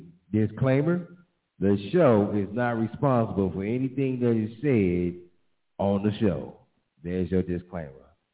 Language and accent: English; Gary, Indiana, United States; No, I'm from, pretty close. I'm from Gary, Indiana.